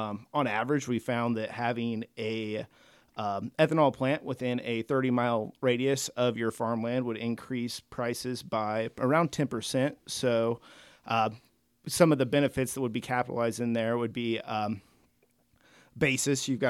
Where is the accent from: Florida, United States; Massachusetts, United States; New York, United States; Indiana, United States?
Indiana, United States; Vincennes; So I grew up in Vincennes, Indiana, about an hour north of Henderson, Kentucky. I grew up on a corn and soybean operation